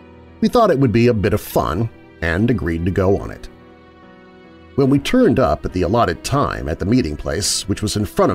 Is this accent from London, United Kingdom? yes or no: yes; Chislehurst, London, United Kingdom; This story is completely true from my days growing up near Chislehurst, Kent.